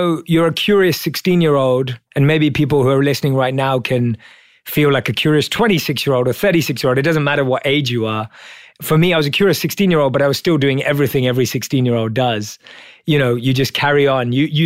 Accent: London, United Kingdom; So I was born and raised in London as a normal Indian kid.

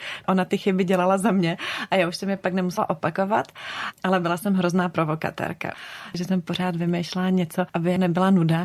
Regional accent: Prague, Czechia; born there; já jsem se narodila v Praze, ale jezdila jsem celou dobu do Velkých Bílovic za babičkou na Moravu

